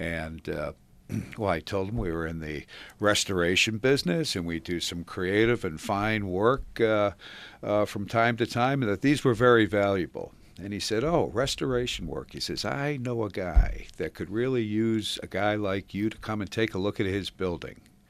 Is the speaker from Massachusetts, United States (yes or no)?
yes; Boston, Massachusetts, United States; moved away as an adult; now in Rochester, United States; I'm from Boston originally. I came out to Rochester to go to RIT, Fine Art Printmaking and Photography.